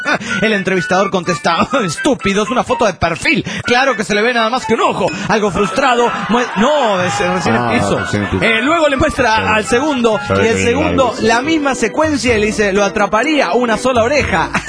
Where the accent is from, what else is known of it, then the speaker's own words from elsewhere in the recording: San Rafael, Mendoza, Argentina; Un vino de la tierra mendocina.